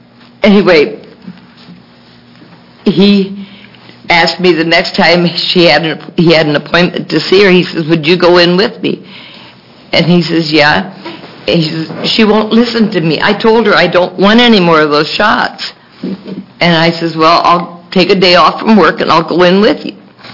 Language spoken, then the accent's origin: English; Milwaukie, Oregon, United States; I'm from Milwaukee, Oregon.